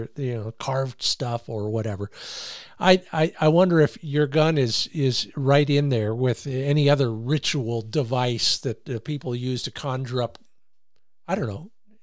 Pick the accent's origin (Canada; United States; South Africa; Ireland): United States; Rocky River, Ohio; born there; two Ohio guys, you and me. I was born in Rocky River.